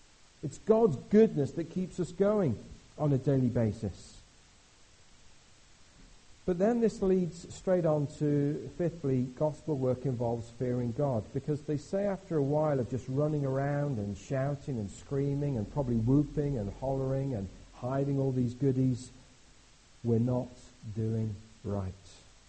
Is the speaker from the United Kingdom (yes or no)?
yes; United Kingdom; Now, this is where I really struggle because, hey, we're British. We don't do excited, do we?